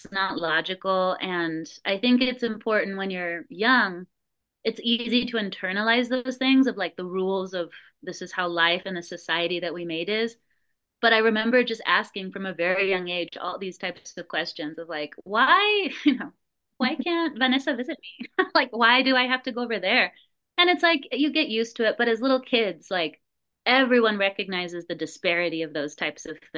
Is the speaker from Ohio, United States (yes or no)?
no; Calexico, California, United States; So I'm originally from Calexico, California, and it's a really cool border town in the southeast corner of California. It's about an hour west of Yuma, and it shares a sister city with Mexicali, Baja California.